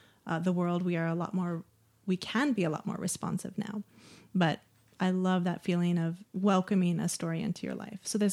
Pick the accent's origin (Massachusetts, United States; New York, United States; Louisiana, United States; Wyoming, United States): Wyoming, United States; I'm from Wyoming. I like the West. I like the mountains. My family has a homestead in the Bighorns. It's where my family, you know, is from.